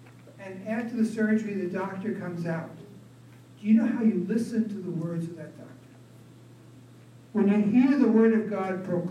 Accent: New York City, New York, United States; now in Atlanta, United States; Now, I am from New York City originally. I'm used to rude people. It's a natural way of intercourse in New York City.

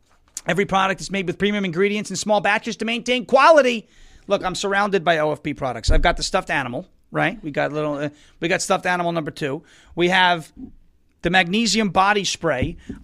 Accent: New York, United States; Now, I come from New York.

